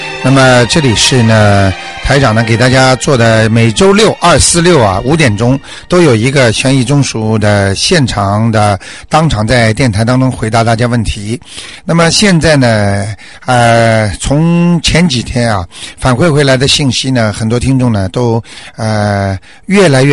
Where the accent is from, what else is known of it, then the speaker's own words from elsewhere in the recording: China; 我们中国人经常讲句话啊，心诚则灵